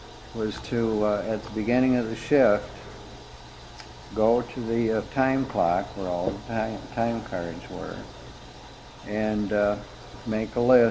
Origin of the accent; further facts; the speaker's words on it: Lansing, Michigan, United States; Well, I was born in Lansing, the Sparrow Hospital, December 16th, 1927. And I started school at the Foster Avenue School out on Foster Avenue in 1932.